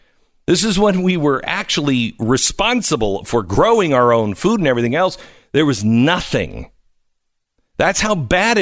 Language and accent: English; Seattle, Washington, United States; and how, you know, I'm from Seattle, so back off.